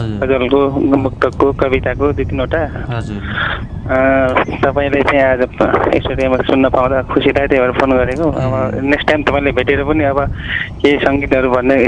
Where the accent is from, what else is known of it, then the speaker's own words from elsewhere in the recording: Karnali Province, Nepal; हजुर म मेरो घर चाहिँ डोल्पा हो